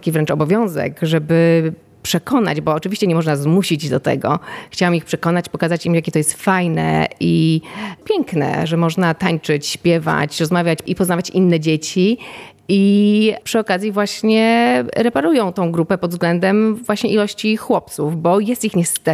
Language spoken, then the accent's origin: Polish; Stalowa Wola, Subcarpathian Voivodeship, Poland; Ja, ponieważ pochodzę ze Stalowej Woli, więc przede wszystkim lasowiackie, ale też szeroko pojętą ziemię rzeszowską.